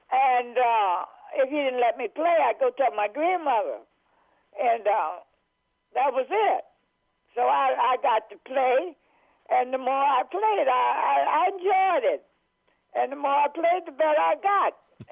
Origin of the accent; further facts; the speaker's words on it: South Carolina, United States; born there; Well, actually, dear, see where I came from. I was born in South Carolina. And down south, we really had nothing else to do.